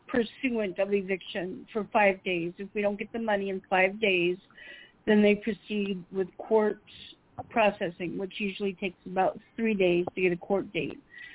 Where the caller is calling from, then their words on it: Phoenix, Arizona, United States; Phoenix, Arizona, where there's no snow.